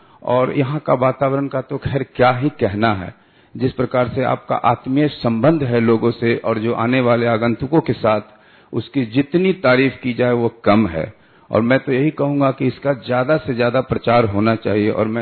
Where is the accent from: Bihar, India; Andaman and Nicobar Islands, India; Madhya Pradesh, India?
Bihar, India; Patna; मैं पटना से आया हूं